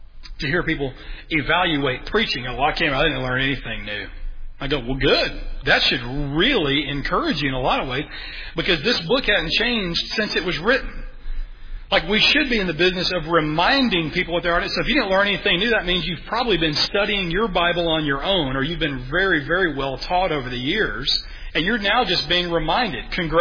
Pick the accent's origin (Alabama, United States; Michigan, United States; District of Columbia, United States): Alabama, United States; I'm from Alabama.